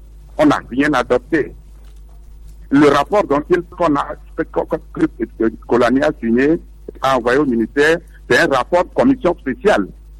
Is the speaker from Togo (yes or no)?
yes; Togo; je suis scandalisé en tant que Togolais